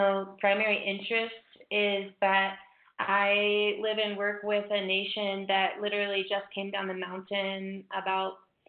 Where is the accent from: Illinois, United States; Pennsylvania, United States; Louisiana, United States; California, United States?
Louisiana, United States; moved away as an adult; now in Peru; I'm originally from Louisiana in the U.S. And I've been living in Peru for the past 4.5 years.